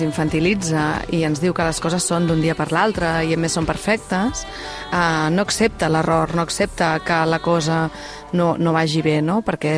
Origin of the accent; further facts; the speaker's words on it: Tarragona, Catalonia, Spain; Què m'has de dir, que sóc de Tarragona i es veu que som els pitjors?